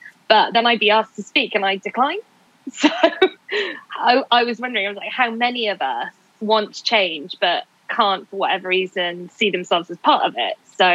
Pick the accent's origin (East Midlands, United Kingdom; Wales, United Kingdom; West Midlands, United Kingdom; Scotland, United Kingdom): Wales, United Kingdom; Cardiff; now in London, United Kingdom; somebody from my hometown, because I'm from Cardiff, I live in London now